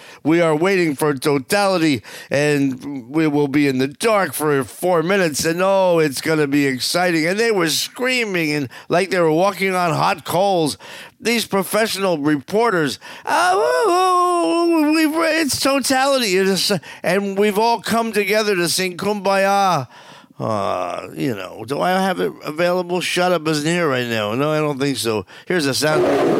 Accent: New Jersey, United States; And I tell the Swedish people, I'm from Jersey.

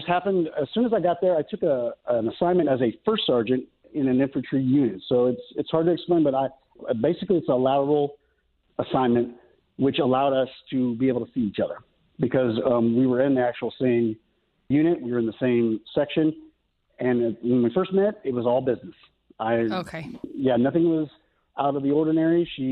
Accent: Mesa, Arizona, United States; As the sun was setting, we married in my hometown, Mesa, Arizona, and then we drove back the very next morning.

